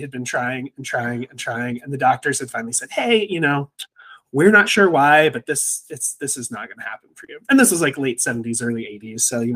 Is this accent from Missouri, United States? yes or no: yes; Missouri, United States; Missouri.